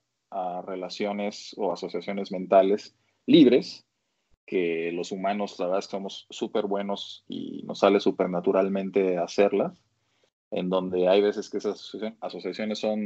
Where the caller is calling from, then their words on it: Mexico City, Mexico; En la Ciudad de México.